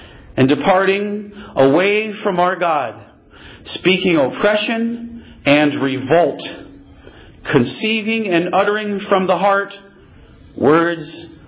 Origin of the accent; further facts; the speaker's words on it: Rochester, New York, United States; But actually, I was raised in Rochester, New York. So So the way we speak, we say things like banana, you know.